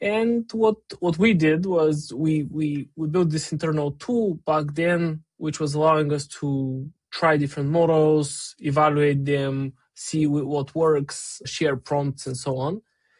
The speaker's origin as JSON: {"language": "English", "country": "Bulgaria", "tie": "born or raised there", "second_language": "English", "said": "born and raised in Bulgaria."}